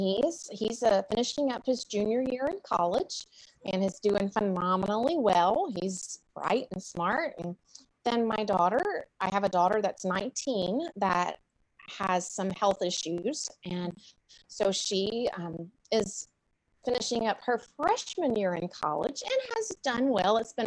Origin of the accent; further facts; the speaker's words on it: Arkansas, United States; now in Huntsville, United States; So anyway, I live in Alabama, in Huntsville, Alabama. I grew up in Arkansas, actually. But I've been in Alabama since 1997.